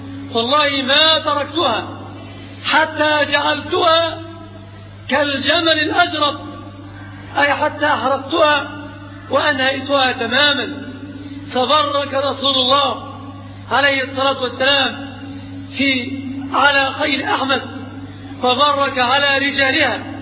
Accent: Egypt; في بلادنا مصر

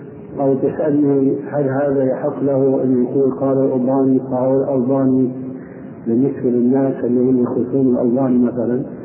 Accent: Levant, Syria; لكن كما يقول عندنا في الشام الحكي بين بعضنا الآن

